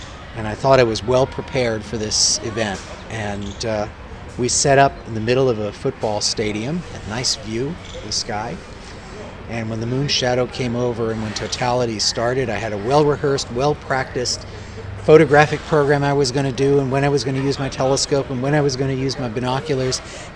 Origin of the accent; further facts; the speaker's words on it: New York City, New York, United States; I grew up in New York City, where you could never see the stars, much like Delhi, same light pollution and haze.